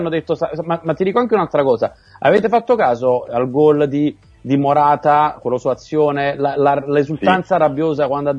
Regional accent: Naples, Campania, Italy; quella cazzimma, te lo dico da napoletano

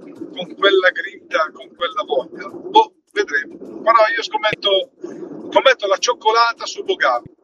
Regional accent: Brescia, Lombardy, Italy; di Brescia, momentaneamente e temporaneamente in Puglia, sto andando nelle mie terre di origine.

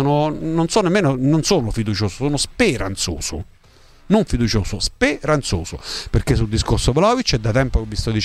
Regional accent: Abruzzo, Italy; nemmeno quelle del mio paese in Abruzzo, che è la prima categoria.

